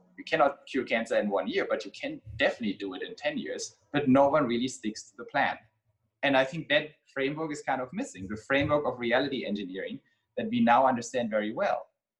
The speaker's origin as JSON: {"language": "English", "country": "Germany", "tie": "born or raised there", "said": "I grew up in Germany."}